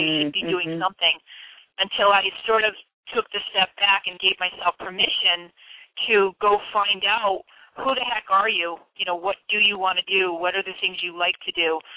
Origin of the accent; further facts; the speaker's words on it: Connecticut, United States; born and raised in Connecticut all my life, so, you know, it's that quote-unquote New England tradition